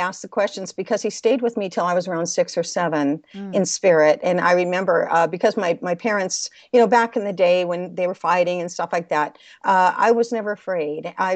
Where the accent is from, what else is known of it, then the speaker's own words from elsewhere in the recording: Los Angeles, California, United States; born there; I was born in Los Angeles, California.